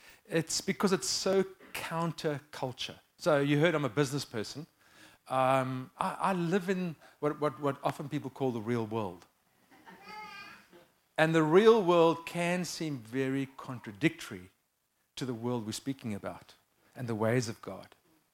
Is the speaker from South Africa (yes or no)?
yes; Cape Town, Western Cape, South Africa; But really good to be here from Cape Town.